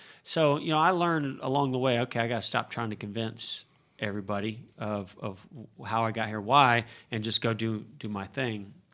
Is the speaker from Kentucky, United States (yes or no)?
no; California, United States; Was it because I was from California?